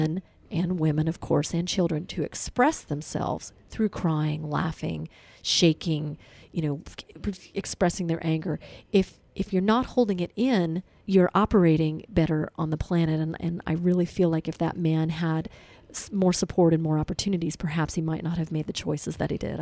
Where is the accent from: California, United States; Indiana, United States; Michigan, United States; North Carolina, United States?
California, United States; San Francisco; as a child growing up in San Francisco, I witnessed many of the homeless Vietnam vets that were wandering aimlessly in the streets of the Tenderloin and across San Francisco